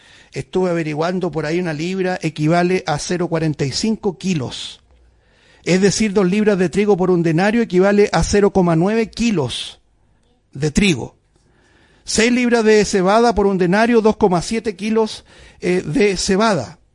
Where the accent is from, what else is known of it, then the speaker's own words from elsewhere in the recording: Chile; no sé si ustedes sabían, como chileno, el 60% del trigo consumido es importado